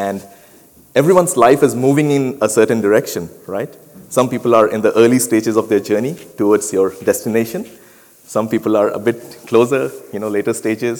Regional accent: India; I come from India.

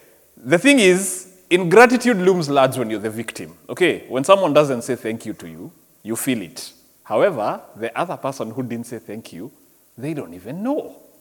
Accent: Kenya; So we've been in Kenya. I'm from Kenya, by the way. So we've gone to Kenya to visit family together.

